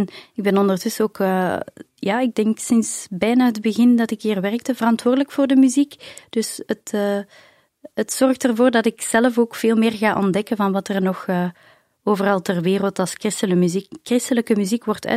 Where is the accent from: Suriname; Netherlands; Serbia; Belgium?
Belgium; Brussels, Brussels-Capital Region; ik ben opgegroeid in Brussel. Mijn vader is een Brusselaar, mijn moeder een Hollandse. En wij gingen ook regelmatig in het Frans naar de kerk.